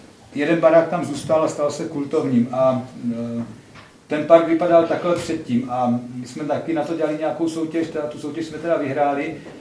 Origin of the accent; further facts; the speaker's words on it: Brno, South Moravian Region, Czechia; ale my ho máme jako Brňáci prostě